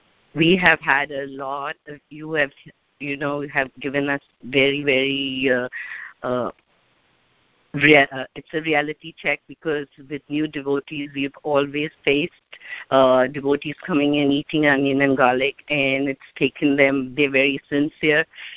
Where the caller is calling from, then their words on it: Bloomington, Illinois, United States; Prabhuji, I'm calling from Bloomington, Illinois.